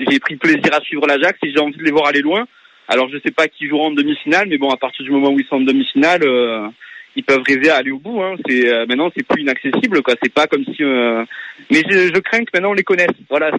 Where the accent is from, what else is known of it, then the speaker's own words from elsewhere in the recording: Italy; C'est moi pourtant je suis italien.